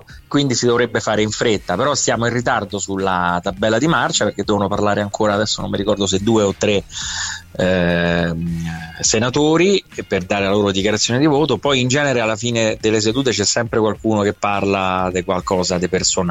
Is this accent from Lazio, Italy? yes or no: yes; Rome, Lazio, Italy; Io me li ricordo quando ero piccolino a Valmelaina. Io sono nato e cresciuto a Valmelaina.